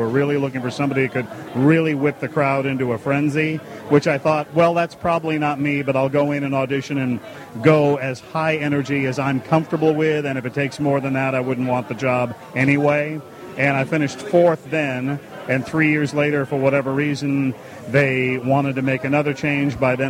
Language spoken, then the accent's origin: English; New England, United States; I grew up in New England listening to Bob Shepard on the Yankee telecast and radio